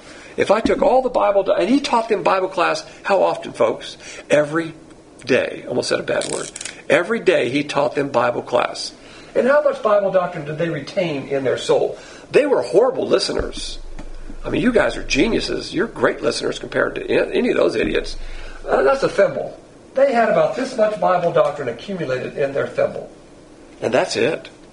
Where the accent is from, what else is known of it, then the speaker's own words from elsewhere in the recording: the South, United States; Me, I'm a Southerner